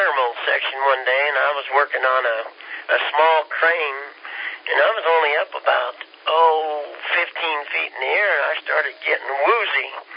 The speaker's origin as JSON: {"language": "English", "region": "Kansas", "country": "United States", "said": "And I'm from Kansas, so we're a little slow."}